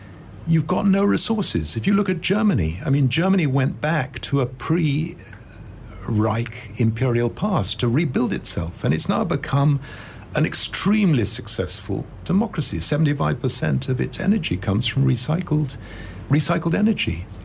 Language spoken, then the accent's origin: English; England, United Kingdom; I have my own story I tell myself about being an Englishman who has a second identity.